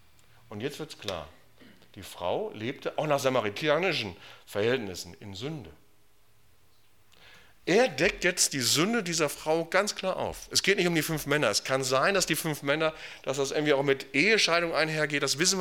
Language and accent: German; Moers, North Rhine-Westphalia, Germany; also ich komme aus Moers, das liegt bei Duisburg, das sind ungefähr 2,5 Stunden Fahrtweg.